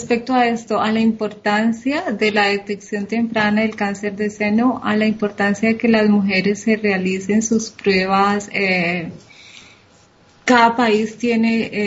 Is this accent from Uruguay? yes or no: no; Colombia; por ejemplo en mi país, sí. Yo trabajé en el hospital, en uno de los hospitales de Cali